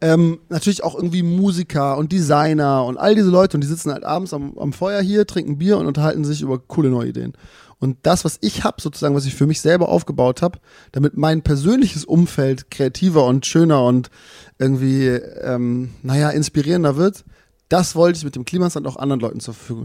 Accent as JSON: {"language": "German", "town": "Zeven", "region": "Lower Saxony", "country": "Germany", "tie": "born or raised there", "said": "Ja genau, ich bin in Zeven geboren, das sind 5 Minuten von hier."}